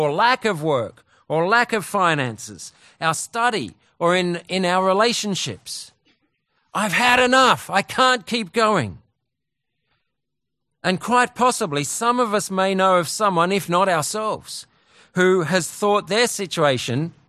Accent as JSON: {"language": "English", "country": "Australia", "said": "I might be thinking as an Australian, well, what are you doing here, man?"}